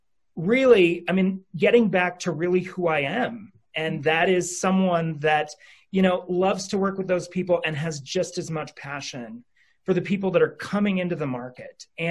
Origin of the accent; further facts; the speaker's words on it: Montana, United States; moved away as an adult; You know, I moved here in 2004 from Montana, grew up on a farm. I'm sure I don't look it now, but I grew up on a farm in Montana.